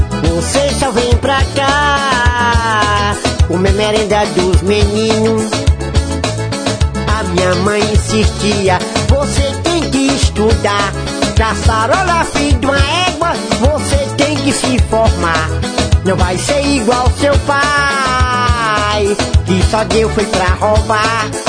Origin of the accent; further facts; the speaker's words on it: Fortaleza, Ceará, Brazil; born there; Nasci em Fortaleza, capital do Ceará.